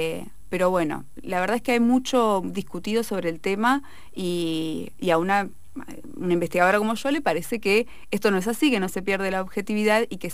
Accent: Neuquén, Argentina; yo me siento tan profundamente neuquina que, porque yo nací acá ya, ¿no? Mi familia emigró, pero yo nací aquí.

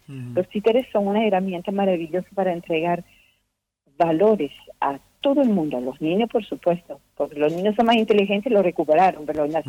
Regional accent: France; now in Venezuela; Yo vivo en la Isla Margarita, yo soy francesa, pero llevo muchos años en la Isla Margarita, en Venezuela

